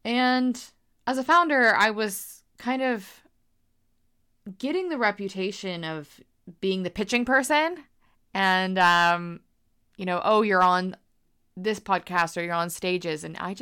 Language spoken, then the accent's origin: English; United States; And I feel like as an American, we're quite confident and vocal.